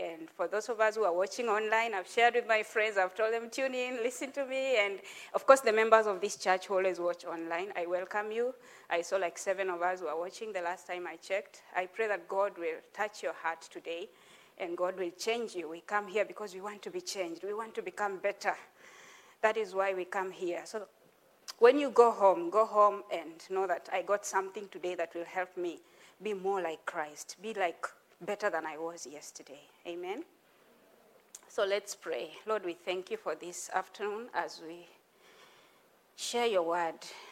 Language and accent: English; Kenya; I come from Kenya and I've been coming to this church for slightly over 9 years now.